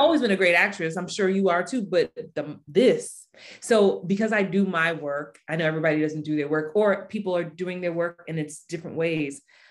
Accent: New York, United States; No, you want to meet for lunch? You want to meet for, look, I'm from New York. I don't do this.

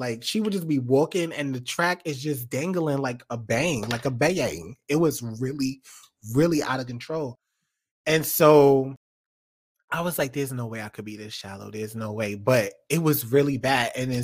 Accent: New York City, New York, United States; okay, I'm from New York. I used to be a New York City kid.

